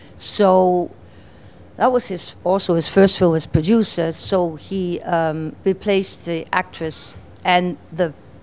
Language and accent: English; Hong Kong; also born or lived in England; I was home from England. I wanted to be a ballet dancer. I was at the Royal Ballet, and I was home for the holidays to Hong Kong.